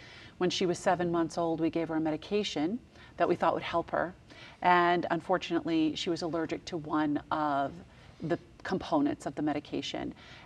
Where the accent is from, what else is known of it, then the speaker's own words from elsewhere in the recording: Washington, D.C. area, United States; And I grew up outside of Washington, D.C. So the family gathered for my brother's wedding.